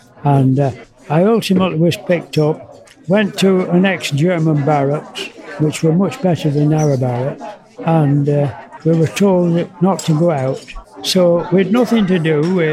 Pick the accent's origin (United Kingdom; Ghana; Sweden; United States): United Kingdom; Oldham, North West England; I come from Oldham in Lancashire.